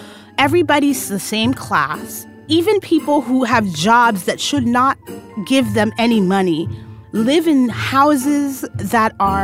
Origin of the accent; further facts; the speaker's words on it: New York City, New York, United States; I'm a black Muslim woman, born and raised in New York City.